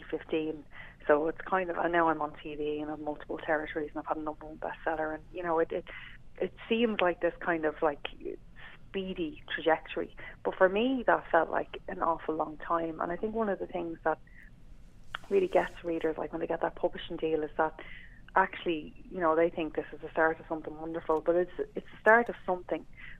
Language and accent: English; Coolock, Leinster, Ireland; because, you know, I grew up in Coolock.